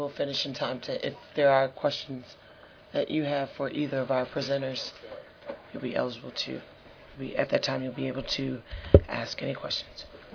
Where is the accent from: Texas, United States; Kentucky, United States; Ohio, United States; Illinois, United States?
Illinois, United States; Chicago; Once again, Chicago is well represented. I'm from Chicago.